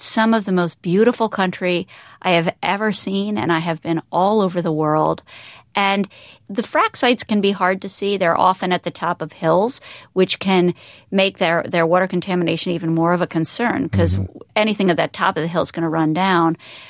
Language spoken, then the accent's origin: English; Philadelphia, Pennsylvania, United States; now in New York City, United States; I live in New York City, but I'm from Philadelphia.